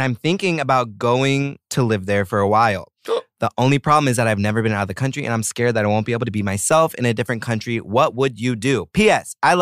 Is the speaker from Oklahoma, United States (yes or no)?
yes; Oklahoma, United States; moved away as an adult; Because in high school, I grew up in Oklahoma. It's like all… Like, not all, obviously. But it's like super white.